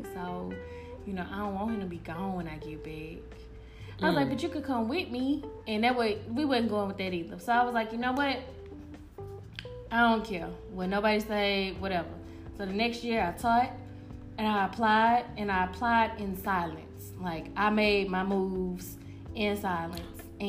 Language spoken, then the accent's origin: English; Houston, Texas, United States; Hey y'all … from Houston, Texas. Woo-hoo. Woo-hoo, representing that Dirty Third.